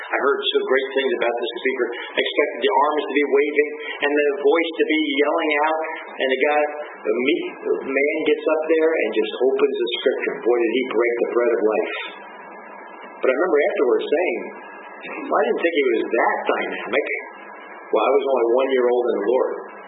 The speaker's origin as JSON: {"language": "English", "region": "New Jersey", "country": "United States", "said": "You know, I come from New Jersey, as I mentioned, and it's not too far from CMML."}